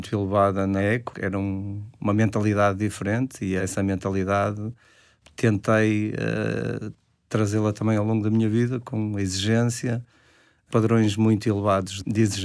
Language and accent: Portuguese; Espinho, Aveiro, Portugal; sou de Espinho, tenho 51 anos